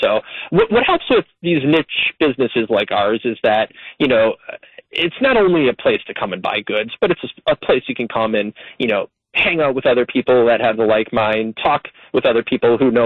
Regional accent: Madison, Wisconsin, United States; I came from Madison, so I really didn't know much about Milwaukee at all

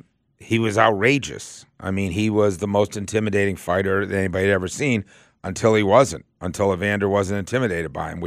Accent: Boston, Massachusetts, United States; like, when I grew up in Boston with Marvelous Marvin Hagler.

